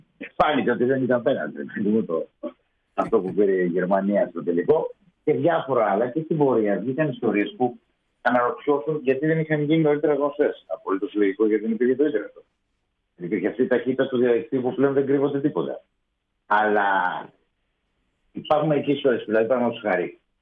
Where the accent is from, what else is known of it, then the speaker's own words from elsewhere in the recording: Argos, Peloponnese, Greece; Αλλά το χωριό που έχουν γίνει τα γυρίσματα είναι η Καρδιά Αργολίδος. Και από εκεί κατάγομαι. Εγώ μεγάλωσα στο Άργος.